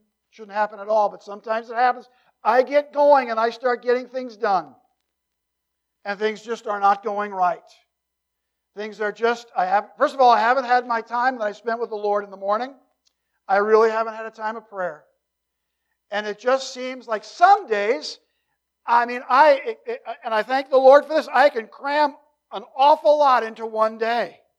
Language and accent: English; New Jersey, United States; It reminds me of a time when I grew up in New Jersey. We used to go bluefish fishing off the coast of New Jersey.